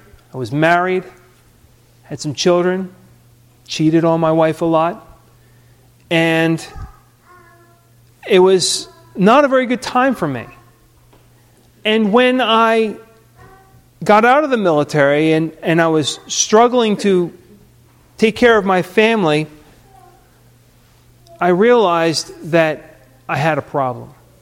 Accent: Pitman, New Jersey, United States; You know, I grew up in Pittman. Pittman is, by most accounts, a small town. I mean, it's a town of a little less than 10,000 people

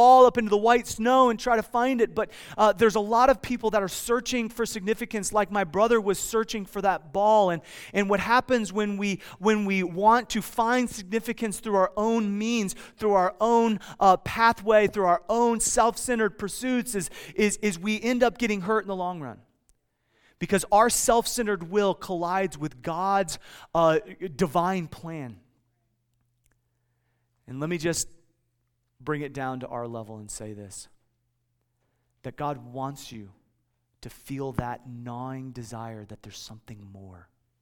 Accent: Midwest, United States; I grew up in the Midwest, about 3 hours outside of Chicago, and most of our Christmases were white Christmases.

